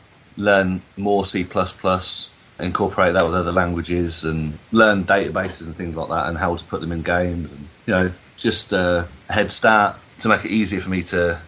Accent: Merthyr Tydfil, Wales, United Kingdom; I'm on the developer course and I'm from Merthyr Tydfil in Wales.

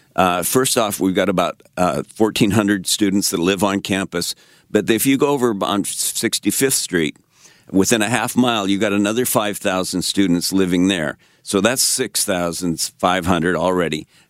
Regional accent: Montana, United States; moved away; also born or lived in Texas; Well, I come from Texas. I spent 34 years there. I'm from Montana originally, but I went to Texas

